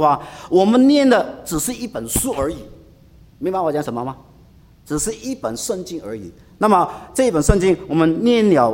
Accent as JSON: {"language": "Chinese", "country": "China", "said": "我们中国人里面有一首的 诗啊"}